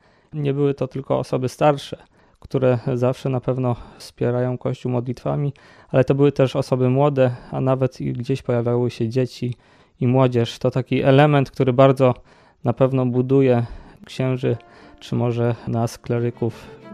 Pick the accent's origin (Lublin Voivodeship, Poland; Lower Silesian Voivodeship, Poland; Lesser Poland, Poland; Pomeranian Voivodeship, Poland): Lower Silesian Voivodeship, Poland; Syców; jestem klerykiem drugiego roku, pochodzę z Sycowa.